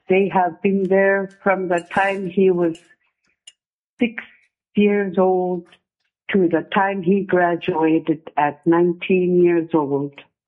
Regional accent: Alaska, United States; I'm from Congiganat. It's located southwest of Alaska.

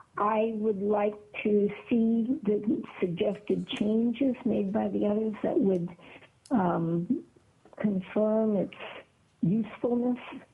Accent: Anchor Point, Alaska, United States; I'm from Anchor Point. I'm a concerned citizen.

